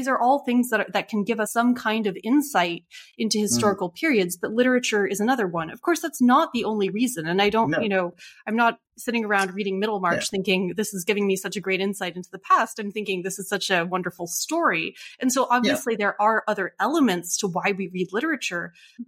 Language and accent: English; United States; now in United Kingdom; And I think as an American, I feel that worry less intensely because I know that I'm studying a foreign country for me.